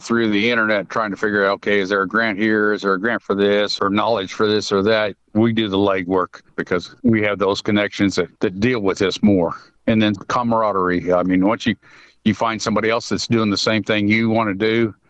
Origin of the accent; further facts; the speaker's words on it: Altamont, Illinois, United States; from Altamont, Illinois. I'm a Navy veteran.